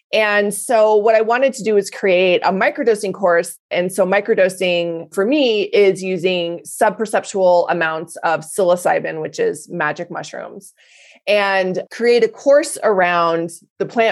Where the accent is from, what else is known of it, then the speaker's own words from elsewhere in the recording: Denver, Colorado, United States; I'm from Denver, so of course I've smoked weed.